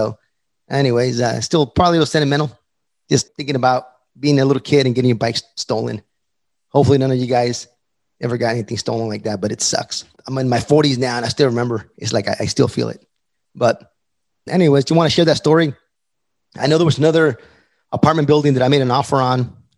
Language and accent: English; El Paso, Texas, United States; So I'm from El Paso, Texas. West Texas, as far west as you can go.